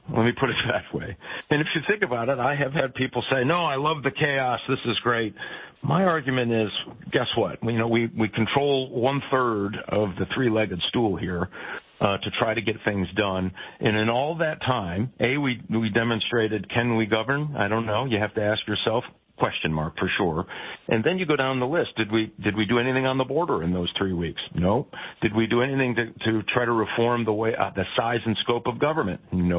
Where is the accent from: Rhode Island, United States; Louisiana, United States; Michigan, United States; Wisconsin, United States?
Michigan, United States; including my home state of Michigan.